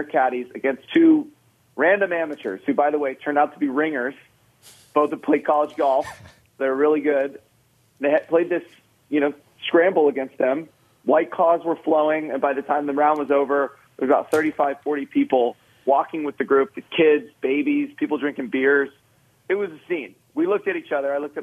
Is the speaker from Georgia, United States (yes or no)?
yes; Georgia, United States; Yeah, I'm actually from Georgia, so that tournament means a lot to me